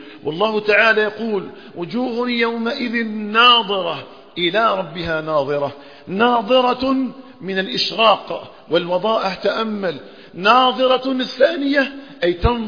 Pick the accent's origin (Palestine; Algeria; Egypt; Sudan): Algeria; اللهم اجعل بلدنا الجزائر آمنا مطمئنا